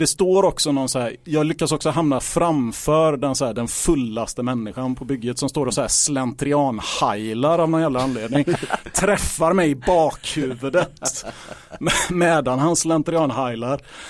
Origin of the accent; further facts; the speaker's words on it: Gothenburg, Västra Götaland County, Sweden; jag är 35 år gammal. Jag kommer från Hisingen, bor kvar på Hisingen